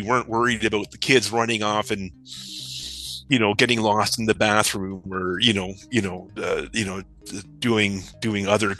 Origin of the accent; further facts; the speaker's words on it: Ancaster, Ontario, Canada; And I grew up in Ancaster